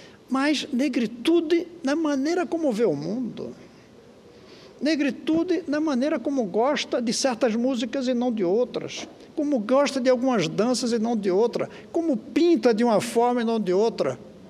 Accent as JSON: {"language": "Portuguese", "country": "Brazil", "said": "eu posso, como brasileiro, ter orgulho da minha cultura"}